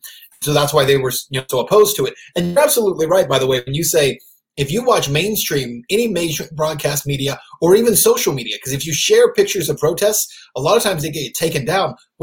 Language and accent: English; United States; one of the things that I also really stood out to me as an American is that when people would find out I was an American